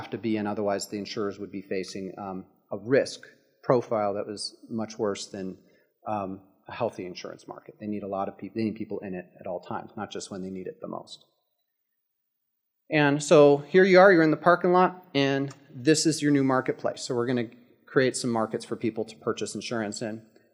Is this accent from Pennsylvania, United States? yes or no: yes; Philadelphia, Pennsylvania, United States; I grew up in outside of the Philadelphia area and near Pennsylvania Dutch country, a lot of Amish folks